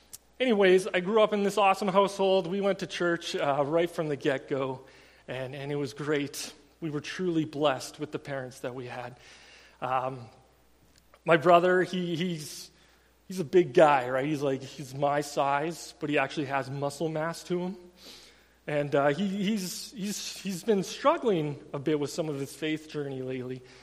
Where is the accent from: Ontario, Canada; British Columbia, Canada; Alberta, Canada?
Alberta, Canada; Vauxhall; also born or lived in Taber; I was born in Tabor, like corn country, hey? Yeah, good times. And I spent my first 6 years in a place called Vauxhall.